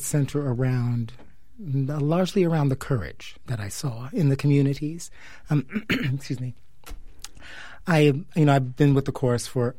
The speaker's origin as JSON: {"language": "English", "region": "New York", "country": "United States", "tie": "born or raised there", "said": "I grew up in New York."}